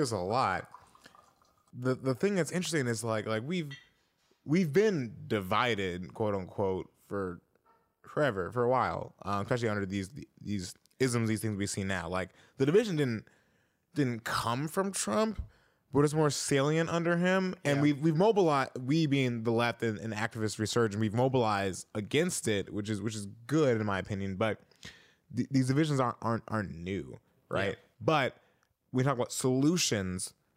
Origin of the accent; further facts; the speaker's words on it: Columbia, Missouri, United States; Columbia, Missouri, my hometown, MIZ.